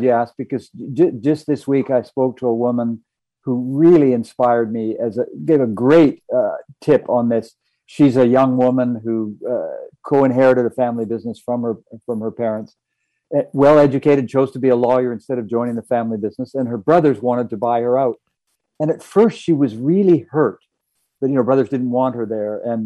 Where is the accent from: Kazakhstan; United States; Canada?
Canada; I'm a Canadian